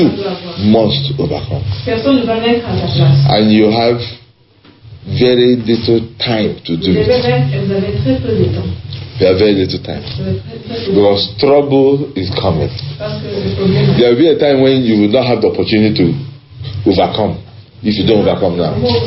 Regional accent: Nigeria; You know, we come from Nigeria because in Nigeria there's a lot of conflict. We have over 400 tribes and languages in Nigeria.

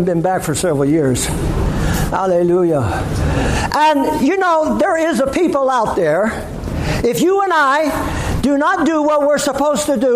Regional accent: United States; If I am holding on to my passport, well, I am an American. I can surely get into heaven with it.

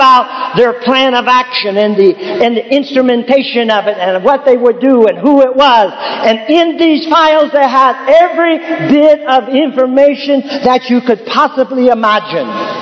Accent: United States; He was from Europe and I was from the States.

